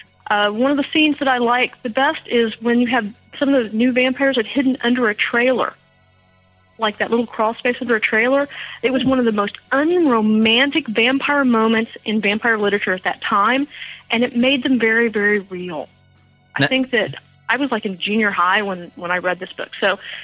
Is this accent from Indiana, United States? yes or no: yes; Sims, Indiana, United States; I was raised in Sims, Indiana, which is a town so small in northern Indiana that the one of the major papers called it a hamlet because they couldn't find it on a map.